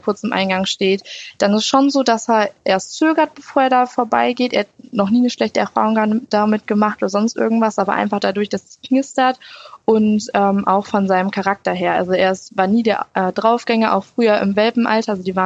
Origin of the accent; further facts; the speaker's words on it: Lower Saxony, Germany; Ja, also wir kommen ja aus Niedersachsen